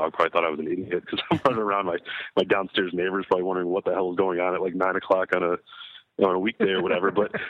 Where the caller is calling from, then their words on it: Oak Park, Illinois, United States; I'm from Oak Park, Illinois.